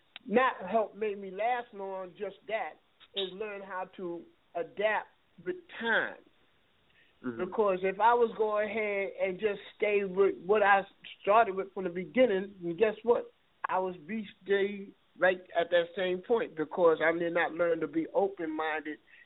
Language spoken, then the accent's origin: English; Antigua & Barbuda; we had a lot of Caribbean music, because I'm from Antigua.